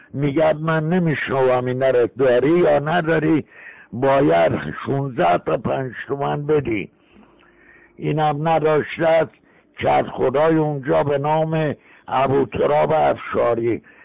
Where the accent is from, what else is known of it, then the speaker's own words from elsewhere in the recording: Chaharmahal and Bakhtiari, Iran; born there; also born or lived in Semirom; من و محمد حسین و عبدالحسین ما سته در بختیاری به دنیا آمدیم. از سمیلوم هم شهری ها اومدن ما رو از سردار اسد خواهش کردن ما رو برگردوندن به وطن.